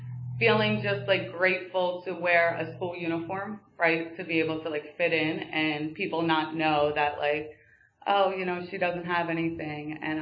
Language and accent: English; Philadelphia, Pennsylvania, United States; I grew up in Northeast Philly. I am the oldest of three.